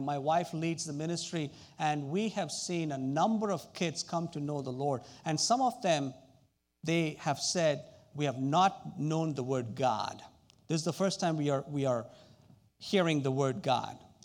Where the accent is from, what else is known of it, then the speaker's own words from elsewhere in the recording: India; But where I grew up back in India, you would see rocks all over the place.